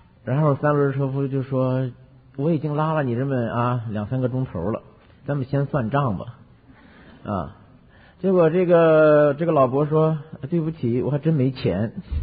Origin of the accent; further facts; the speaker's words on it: Hebei, China; 我是在农村里边长大的，我相信给大家讲一件真事儿啊。我在河北农村